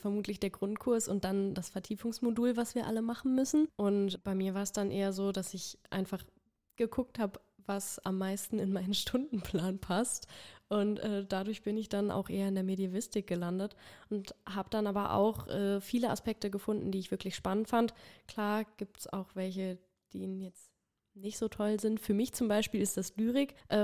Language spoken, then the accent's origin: German; Velbert, North Rhine-Westphalia, Germany; ich komme aus Velbert, ich wohne auch immer noch